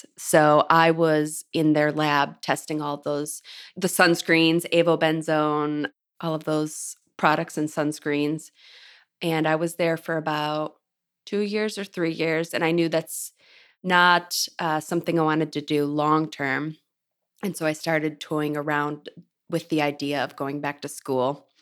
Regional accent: Holland, New York, United States; So I grew up in a really small town, Holland, New York, and I graduated with 86 people.

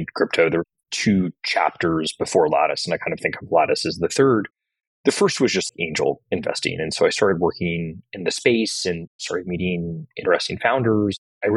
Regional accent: New York, United States; moved away as an adult; now in San Francisco, United States; I grew up in New York, and then I came out to San Francisco about 8 years ago, which kind of like starts my journey into crypto.

